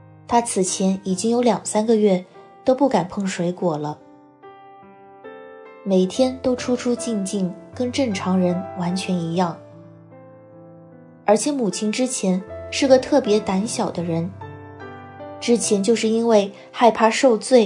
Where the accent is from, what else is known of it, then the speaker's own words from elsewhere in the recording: Shandong, China; 更神奇的是，我家乡山东的一个同学，他是我的好朋友，从小就有些通灵的功能。